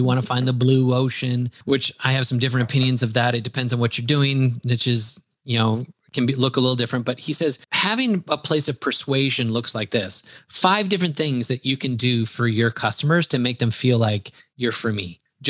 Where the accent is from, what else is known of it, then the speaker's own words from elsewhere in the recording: Wisconsin, United States; accent: Wisconsin; There goes my Wisconsin accent.